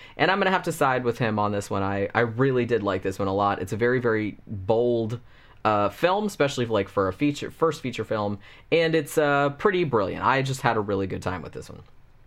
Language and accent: English; United States; Now, obviously, I grew up in the United States, but I was a kid during that same era.